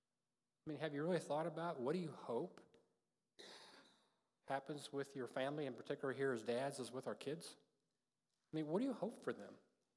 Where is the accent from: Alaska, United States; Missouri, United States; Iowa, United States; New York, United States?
Iowa, United States; and I'm from Iowa, so lots of farm work.